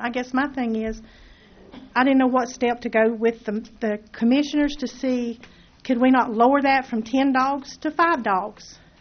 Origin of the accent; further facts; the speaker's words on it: North Carolina, United States; I was born and raised in Buncombe County. I wouldn't go back to Buncombe County for no reason.